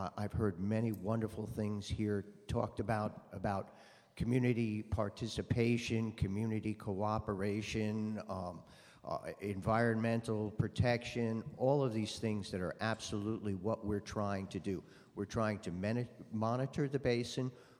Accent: Bryceland, California, United States; I'm from Bryceland, Southern Humboldt.

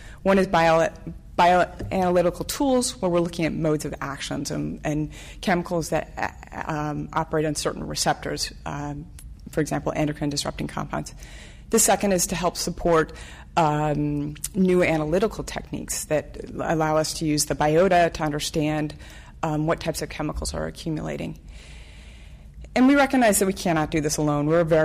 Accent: Midwest, United States; I'm from the Midwest. Hockey is about as close as you can get to a religion there.

